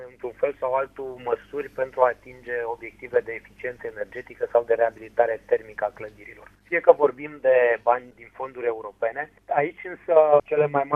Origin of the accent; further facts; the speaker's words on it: Drobeta-Turnu Severin, Mehedinți County, Romania; ați amintit de municipiul Turnu Severin, orașul meu natal.